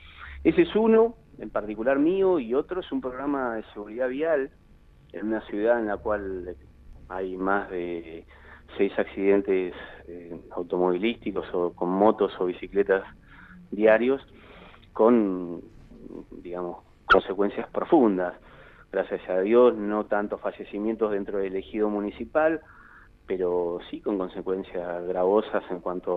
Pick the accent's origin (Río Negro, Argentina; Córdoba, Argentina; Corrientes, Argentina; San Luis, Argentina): Río Negro, Argentina; General Roca; Yo soy de Roca y pienso en vivir una Roca más linda, más sostenible.